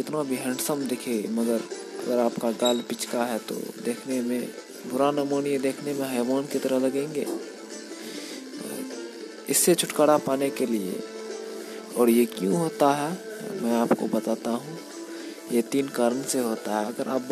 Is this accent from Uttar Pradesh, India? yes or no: no; Arajpur, Bihar, India; मैं बिहार से हूँ। पहले मैं अपना परिचय बता रहा हूँ। मैं बिहार से मधेपुरा जिला में अरजपुर गांव से बोल रहा हूँ।